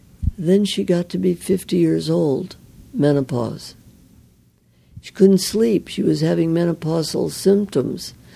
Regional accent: Midwest, United States; Just alcohol. I was from the Midwest. You know, there was no pot and all that stuff.

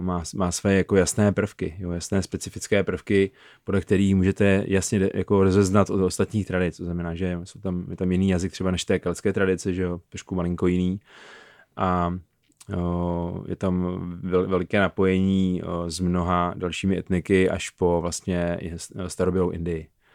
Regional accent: South Moravian Region, Czechia; protože jsem z Jižní Moravy a spousta těch věcí tam ještě živých vlastně ve folkloru z té slovanské tradice.

